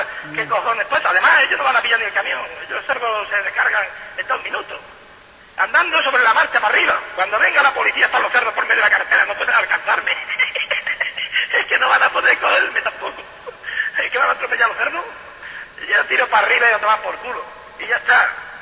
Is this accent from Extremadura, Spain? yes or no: yes; Badajoz, Extremadura, Spain; now in Barcelona, Spain; Yo soy de Badajoz, sí.